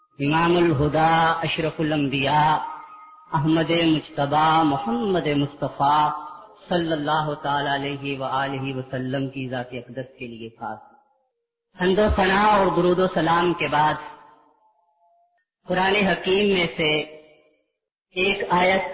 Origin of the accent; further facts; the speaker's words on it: Gujranwala, Punjab, Pakistan; گویا کہ میں 1972 3 مارچ 1972 گجرانوالہ میں ہی پیدا ہوا اور تقریباً 32.5 سال کے قریب عرصہ بچپن جوانی کے یہ کچھ ایام میں نے اسی طرف بسر کی.